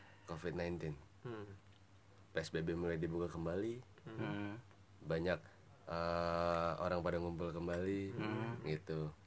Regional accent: Makassar, South Sulawesi, Indonesia; Dari kampung, gue kan asli dari Makassar.

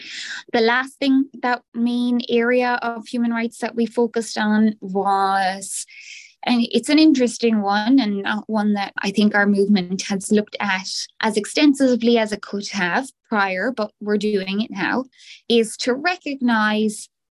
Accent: Ireland; I'm from Ireland and lived under Ireland's abortion ban until it was successfully repealed in 2018.

